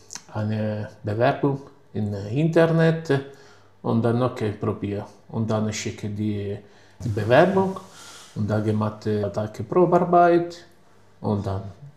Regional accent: Sicily, Italy; German is a second language; moved away as an adult; now in Germany; Ich komme aus Sizilien, Italien. Jetzt habe ich 11 Jahre in Deutschland

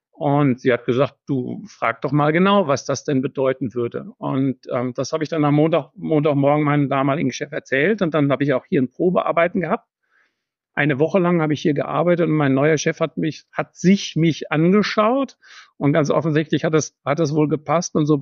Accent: Germany; now in Austria; Ich habe in Deutschland keinen Dialekt gesprochen, habe demzufolge hier keinen Dialekt verändern oder einen neuen Dialekt lernen können, sondern ich bin bei meiner Sprache geblieben

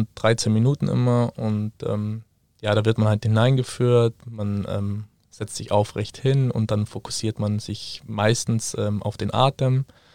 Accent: Trentino-Alto Adige, Italy; ich komme ursprünglich aus Südtirol, bin ziemlich ein Familienmensch

